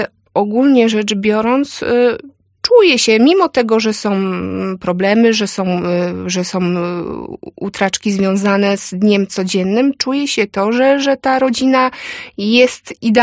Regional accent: Łódź Voivodeship, Poland; now in Opole, Poland; No, ja nie pochodzę z Opola, pochodzę jeszcze z małej miejscowości w województwie łódzkim, więc no, na wiosce jeden zna drugiego

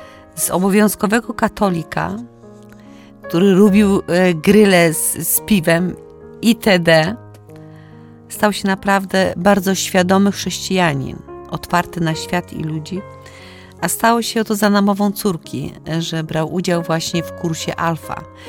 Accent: Olesno, Opole Voivodeship, Poland; jestem Ślązaczką, z Olesna pochodzę

